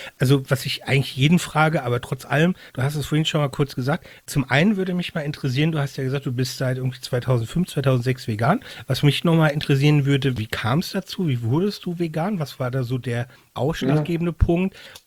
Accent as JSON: {"language": "German", "region": "Rhineland-Palatinate", "country": "Germany", "said": "ich komme aus Rheinland-Pfalz"}